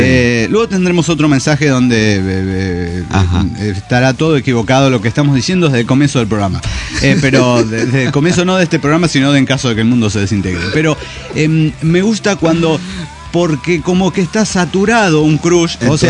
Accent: Tarija, Bolivia; Saludos desde Tarija, Bolivia

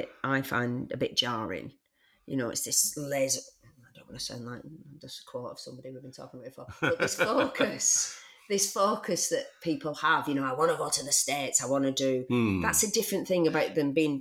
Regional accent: Bolton, North West England, United Kingdom; I'm a working class girl from Bolton. So, I, you know, not my accent probably gives that away. So I've softened it. I softened it off

